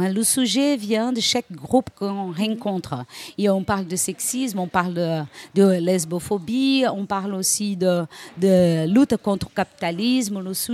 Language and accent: French; Rio de Janeiro, Brazil; French is a second language; Je suis brésilienne, je viens de Rio de Janeiro.